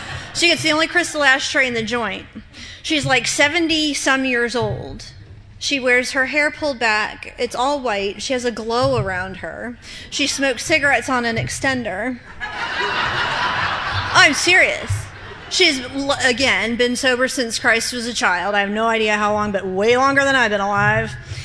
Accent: Akron, Ohio, United States; Now, I just told you I grew up right outside of Akron, Ohio, which is where Alcoholics Anonymous was founded.

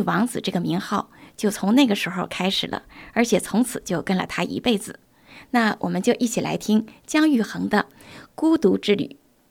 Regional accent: Dalian, Liaoning, China; moved away; 也是啊，回不去家，家老家呀，大连是我的老家，现在回不去，其实一直都蛮牵挂的。

